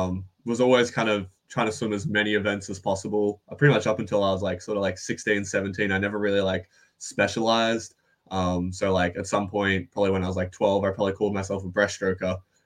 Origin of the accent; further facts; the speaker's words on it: Newcastle, New South Wales, Australia; Newcastle, actually.